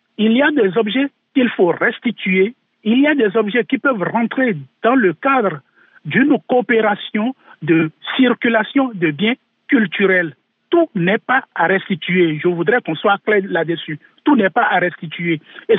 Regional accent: Benin; de l'histoire des œuvres pillées chez nous au Bénin

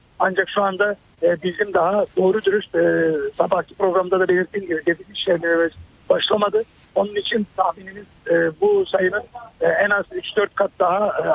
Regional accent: Adıyaman, Turkey; Baba mahallem, doğup büyüdüğüm mahalle.

